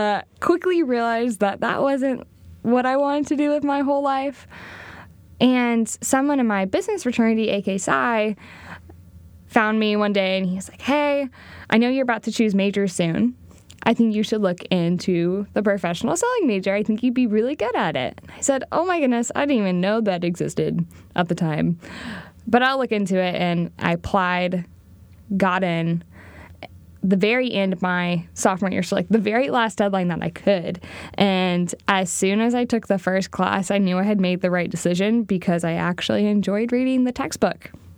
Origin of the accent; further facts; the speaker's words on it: Houston, Texas, United States; I'm from Houston, Texas. I'm an only child. I didn't want to be super far away from home.